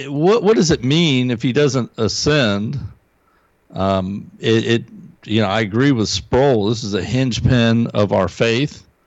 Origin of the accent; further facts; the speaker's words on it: South Carolina, United States; I'm from South Carolina, and we talk about going down the road.